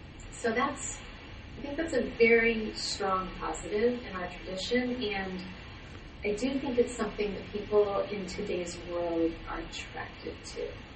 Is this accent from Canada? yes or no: no; Los Angeles, California, United States; moved away as an adult; now in New York City, United States; I grew up in West Los Angeles, moved to New York City in 1999.